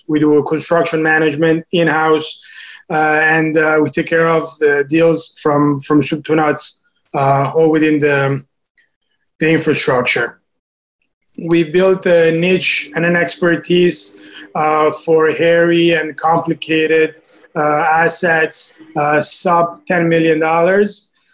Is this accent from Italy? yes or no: yes; Italy; moved away as an adult; now in United States; So I moved from Italy in 2002 for college.